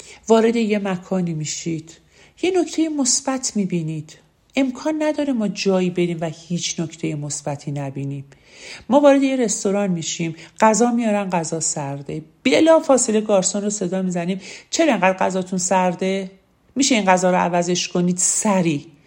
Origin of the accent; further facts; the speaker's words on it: Iran; خوشبختانه ما ایرانی هستیم